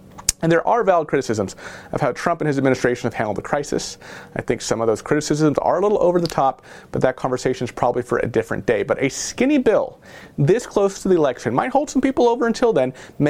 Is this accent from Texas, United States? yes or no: no; California, United States; My home state of California announced yesterday that the boosted payments will go out the week of September 7th.